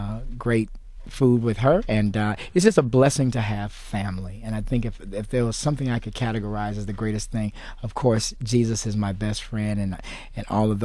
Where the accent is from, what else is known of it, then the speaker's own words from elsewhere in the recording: United States; I believe that we as American people specifically, and even I'll just go ahead and say even African-American people